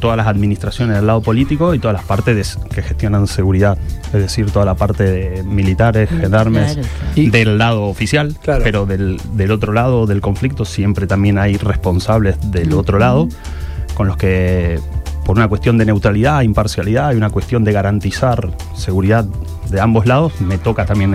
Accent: Rosario, Santa Fe, Argentina; moved away as an adult; now in Mozambique; Eso fue en el 2008 que me fui. O sea, me fui con 22, 23.

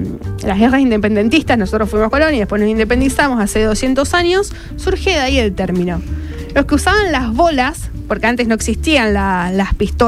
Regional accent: Argentina; Sí, nuestro lunfardo, nuestra manera de hablar, nuestro dialecto, palabras que usamos todos los días

